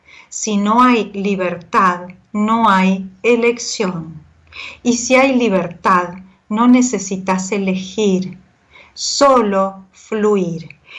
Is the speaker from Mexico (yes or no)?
no; Argentina; now in Norway; cuando estaba allá en Noruega, ¿no? Viviendo en Noruega. Noruega para mí, siendo argentina, es una de las cosas más diferentes con las que me tocó relacionarme.